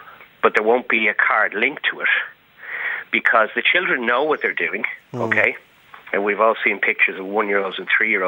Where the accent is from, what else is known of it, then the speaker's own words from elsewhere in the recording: Ireland; now in Spain; I'm from Temple Oak, but I've lived here 22 years.